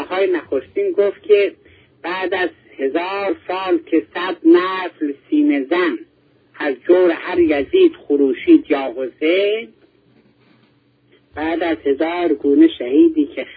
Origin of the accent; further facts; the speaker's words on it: Iran; خب این واقعا ما به هر روز به عنوان یک ایرانی از این که حقی از حقوق ملی ما بازیافته میشه ما خرسندیم.